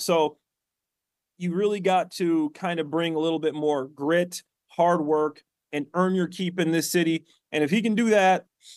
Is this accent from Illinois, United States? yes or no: yes; Chicago, Illinois, United States; I'm from Chicago.